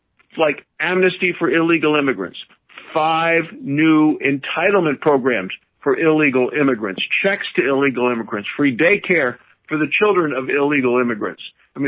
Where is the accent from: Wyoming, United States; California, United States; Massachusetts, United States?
Wyoming, United States; as it is to people in my home state in Wyoming.